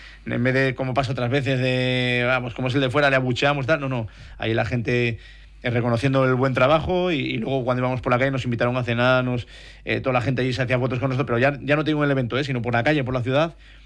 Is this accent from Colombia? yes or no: no; Spain; más siendo español, porque hay potencias, ¿no?